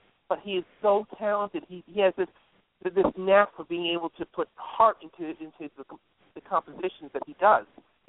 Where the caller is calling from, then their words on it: Connecticut, United States; Well, I'm calling from Connecticut.